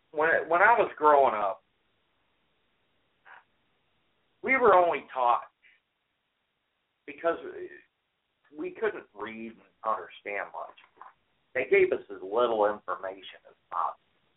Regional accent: Michigan, United States; I may have to move back to my hometown in Michigan in the next few months.

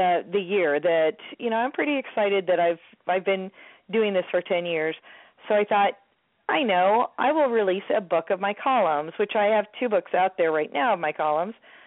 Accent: Placentia, California, United States; it's centered on anything I wrote about my hometown of Placentia. And when I usually tell people I'm from Placentia, they kind of gurgle and trip over that word and say, you're from where?

